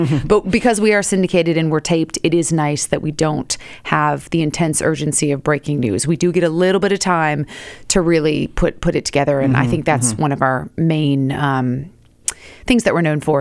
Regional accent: Seattle, Washington, United States; That's right. Born and raised in Seattle.

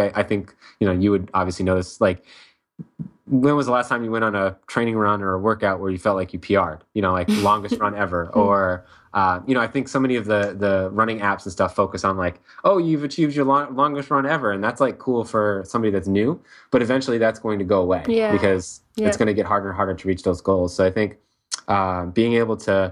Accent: Maine, United States; I grew up in Maine, and okay.

